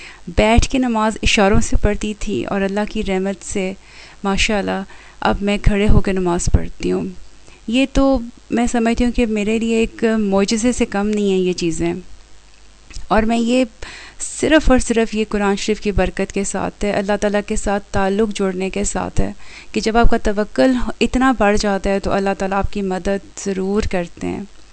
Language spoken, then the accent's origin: Urdu; London, United Kingdom; اور میں لندن سے تعلق رکھتی ہوں